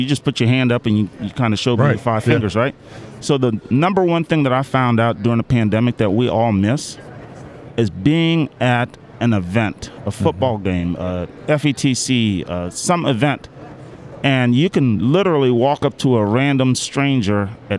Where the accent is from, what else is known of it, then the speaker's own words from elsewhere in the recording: Columbus, Ohio, United States; when I'm from Columbus, Ohio, so it's big Buckeye country, right?